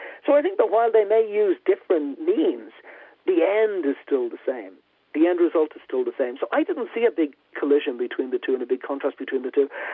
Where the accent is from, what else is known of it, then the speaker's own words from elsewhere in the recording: Ireland; and I come from Ireland, which has always had a difficulty with that way of looking at the world.